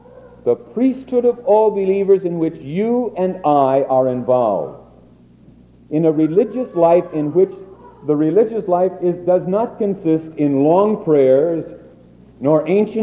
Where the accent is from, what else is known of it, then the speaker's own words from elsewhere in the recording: Quad Cities, Illinois, United States; I come from the Quad Cities in Illinois, where supposedly the farm equipment capital of the world is, where in mass production all the farm equipment is manufactured.